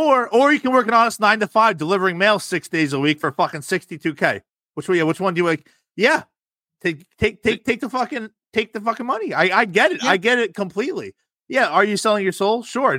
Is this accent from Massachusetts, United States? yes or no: no; Rumson, New Jersey, United States; And Tom, I grew up in Rumson, which is a very wealthy town and one of the richest